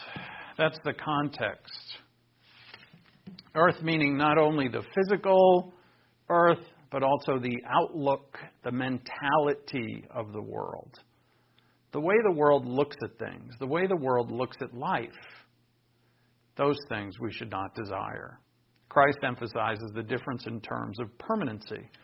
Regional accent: Northeast, United States; Where I grew up in the Northeast, that's where the Puritans landed.

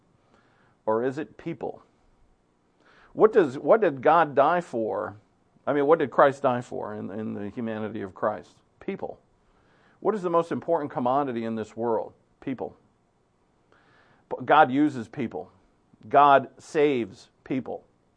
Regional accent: Providence, Rhode Island, United States; I remember there was a beautiful and bless the sacrament church on Academy Avenue in Providence, Rhode Island. That's the church that I grew up in.

